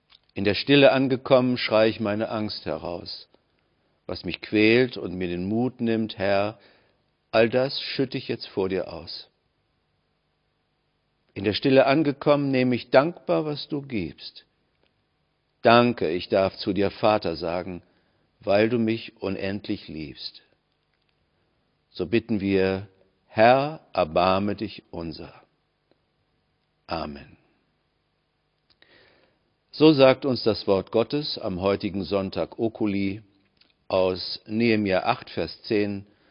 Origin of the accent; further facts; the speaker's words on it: Lower Saxony, Germany; sozusagen aus meiner Heimat in Niedersachsen